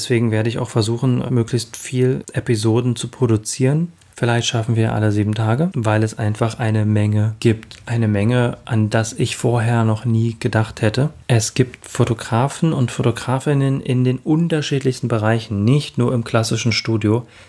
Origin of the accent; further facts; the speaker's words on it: Brandenburg, Germany; wie ich mir das ehrlicherweise aus meiner Heimat schwierig vorstellen kann. Brandenburg ist ganz schön